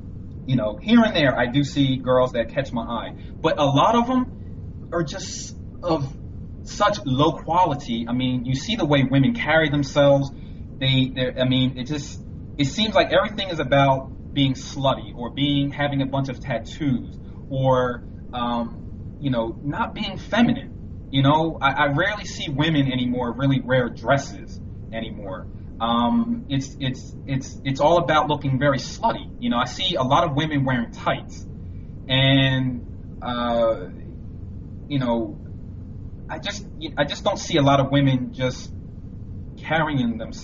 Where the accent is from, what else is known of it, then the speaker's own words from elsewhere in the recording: New Jersey, United States; I'm from New Jersey, South Jersey, about 15 minutes from Philly.